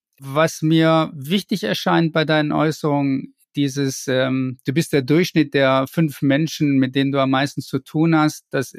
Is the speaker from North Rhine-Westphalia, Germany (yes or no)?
yes; Essen, North Rhine-Westphalia, Germany; ich komme aus dem Ruhrgebiet, ich komme aus Essen